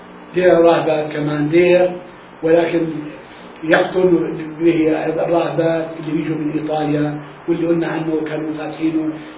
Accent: Palestine; accent: Palestinian; نحن نسميها بلهجتنا الفلسطينية نقولها حكورة.

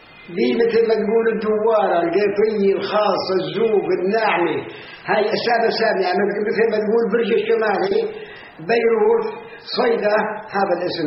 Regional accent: Al-Zoub al-Tahtani, Palestine; بالزوب التحتاني، فلسطين. فلسطيني.

